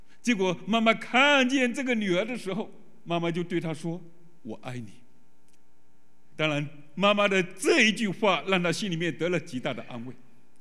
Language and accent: Chinese; Fujian, China; 我回到老家福建农村